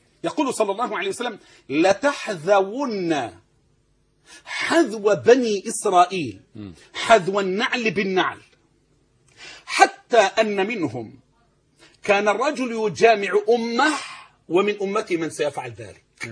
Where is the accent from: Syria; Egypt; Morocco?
Egypt; عندنا في مصر